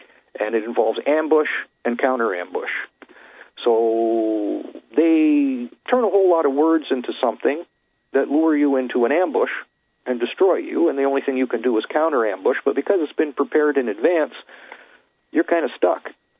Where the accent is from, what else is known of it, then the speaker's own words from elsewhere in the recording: Canada; from Canada